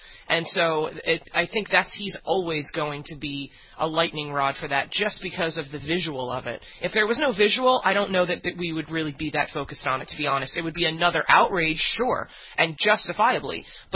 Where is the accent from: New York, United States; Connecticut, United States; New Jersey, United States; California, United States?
New Jersey, United States; in my small town that I grew up in New Jersey